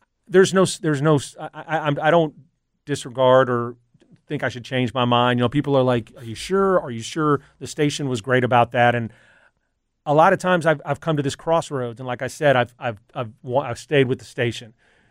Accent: Memphis, Tennessee, United States; and growing up in Memphis, and my kids were born here.

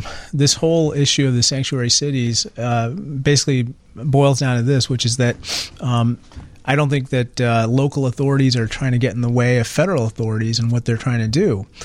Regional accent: Peoria, Illinois, United States; So I'm from Peoria, Illinois, just like you

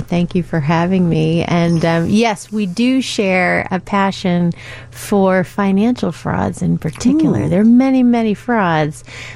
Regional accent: Maine, United States; So I hail from Northern Maine originally.

